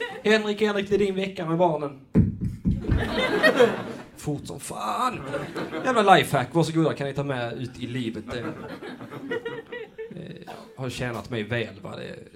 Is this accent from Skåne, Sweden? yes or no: yes; Lund, Skåne, Sweden; Jag är faktiskt själv från Lund